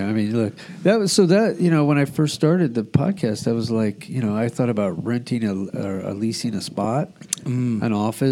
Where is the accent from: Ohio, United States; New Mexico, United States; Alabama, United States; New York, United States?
New Mexico, United States; Albuquerque; I grew up in Albuquerque.